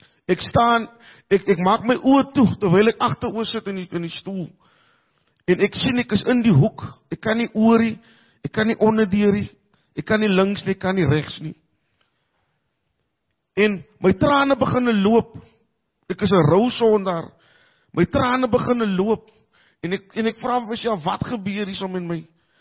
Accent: Cape Flats, Western Cape, South Africa; soos Freek nog gesê het, ek is van die Kaapse vlakte.

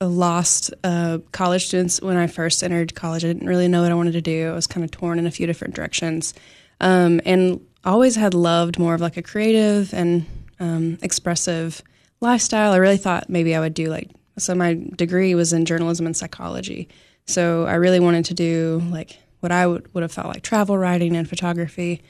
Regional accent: Cookeville, Tennessee, United States; also born or lived in North Carolina / Colorado / Knoxville; I'm from Cookeville, so I just turned 40 this past year, and I lived probably 32 years, and then I moved to North Carolina, then Colorado, and Knoxville, and then I just recently moved back in this maybe 6 months ago.

